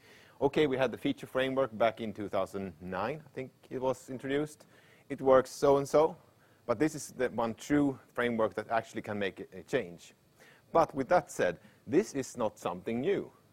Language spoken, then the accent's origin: English; Sweden; English is a second language; I'm from Sweden